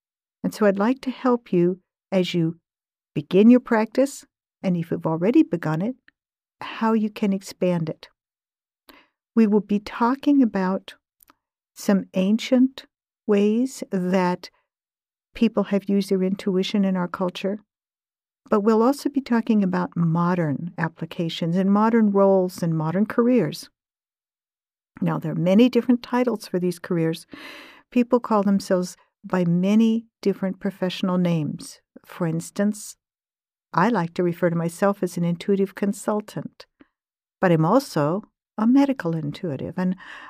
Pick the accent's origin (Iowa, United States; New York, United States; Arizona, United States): Arizona, United States; Phoenix; Think about my early childhood. It's growing up in Phoenix, Arizona. And my grandmother was my mentor.